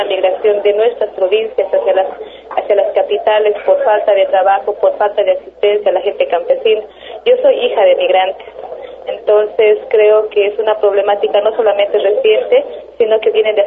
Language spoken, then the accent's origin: Spanish; La Paz, Bolivia; vengo de Bolivia, de la ciudad de La Paz.